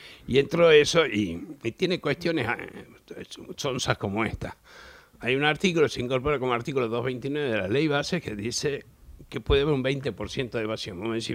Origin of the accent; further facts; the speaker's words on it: Salta, Argentina; Soy de Salta y hago falta.